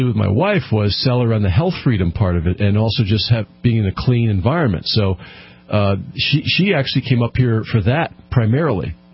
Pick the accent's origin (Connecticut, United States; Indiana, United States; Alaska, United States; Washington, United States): Connecticut, United States; now in New Hampshire, United States; Well, we were coming back to New England, and I'm from Connecticut, and we had lived in Connecticut for a while.